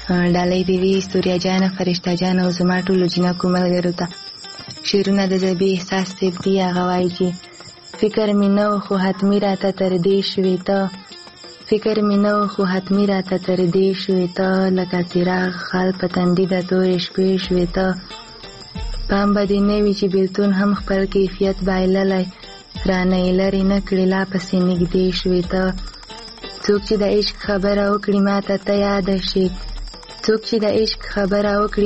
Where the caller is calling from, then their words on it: Khyber Pakhtunkhwa, Pakistan; زه خبرې له وزیرستان یم